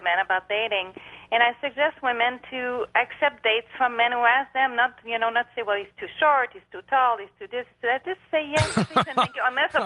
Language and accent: English; France; accent: French; English is a second language; now in San Marcos, United States; from beautiful San Marcos, California.